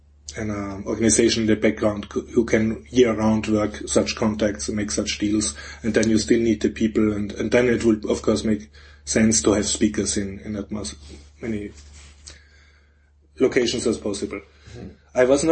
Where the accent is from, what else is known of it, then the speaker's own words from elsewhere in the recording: Vienna, Austria; English is a second language; I'm from Vienna.